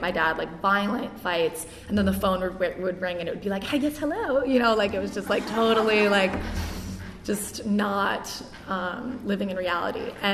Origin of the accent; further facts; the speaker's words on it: New York City, New York, United States; So I grew up here in New York, and I believe personally that I was an alcoholic from the second I was born.